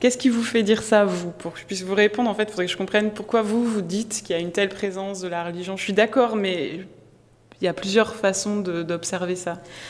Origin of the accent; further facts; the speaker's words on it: Grand Est, France; moi je viens d'Alsace, je peux vous dire que c'est vraiment intéressant, la laïcité alsacienne